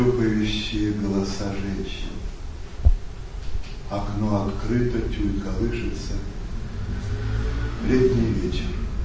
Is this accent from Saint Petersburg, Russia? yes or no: no; Berezniki, Perm Krai, Russia; Я из Пермского края.